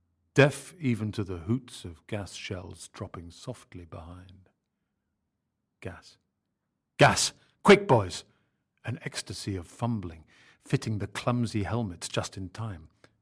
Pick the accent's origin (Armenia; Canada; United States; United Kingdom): United Kingdom; I can't help it. I'm British.